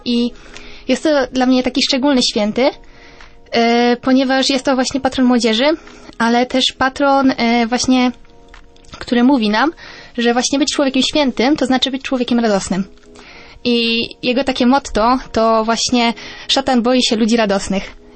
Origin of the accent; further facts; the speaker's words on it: Pogrzebień, Silesian Voivodeship, Poland; Ja jestem wychowanką salezjanów właśnie. Pochodzę z małej miejscowości z Pogrzebienia, gdzie właśnie od dawien dawna są salezjanie.